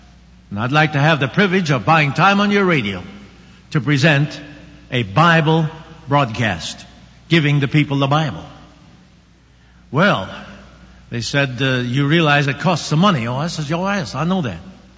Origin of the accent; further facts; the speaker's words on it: Oklahoma, United States; I came from Oklahoma.